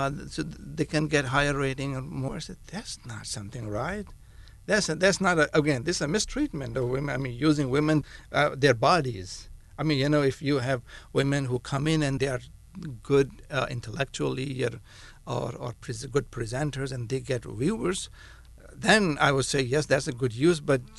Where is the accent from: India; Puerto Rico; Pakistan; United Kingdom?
Pakistan; now in United States; That when I came to the United States, you know, I was not raised here. I was born and raised in Pakistan.